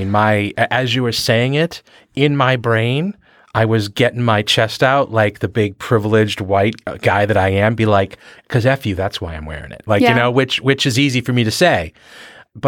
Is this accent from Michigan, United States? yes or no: no; Boston, Massachusetts, United States; where I grew up in Boston, I was adjacent to the like kind of all white Irish Catholic neighborhoods.